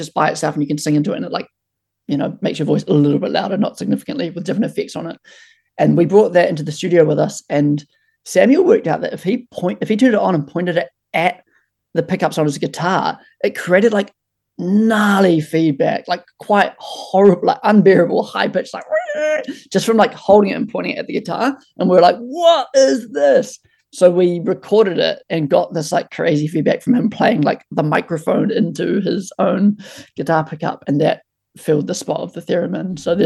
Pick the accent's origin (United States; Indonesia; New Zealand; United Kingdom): New Zealand; it just makes me think about growing up in Aotearoa.